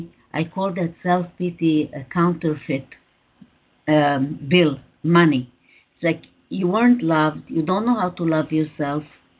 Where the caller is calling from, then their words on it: Israel; I'm calling from Israel.